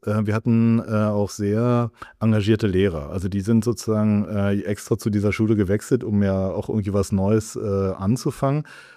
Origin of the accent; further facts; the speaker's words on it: Berlin, Germany; Ja, ich bin Berliner. Also ich komme aus Berlin in Neukölln. Allerdings, Neukölln hat sozusagen also so diese coolen Gegenden. Und ich komme eigentlich eher so aus dem ländlichen Bereich, also eben von Neukölln